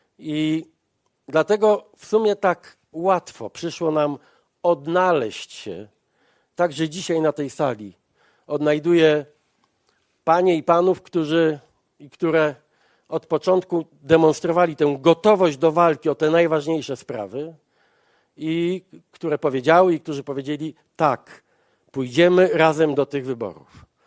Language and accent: Polish; Gdańsk, Pomeranian Voivodeship, Poland; z radością przywitałem jako gdańszczanin i kibic